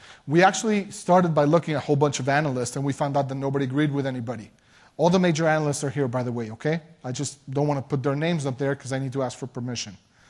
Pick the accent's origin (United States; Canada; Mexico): Mexico; I mean, look, I come from Mexico